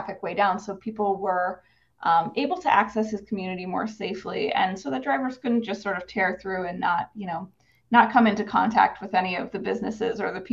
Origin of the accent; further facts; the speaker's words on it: Erie, Pennsylvania, United States; So I'm from Pennsylvania. So it actually starts in Erie, Pennsylvania, and that's where I got in the accident.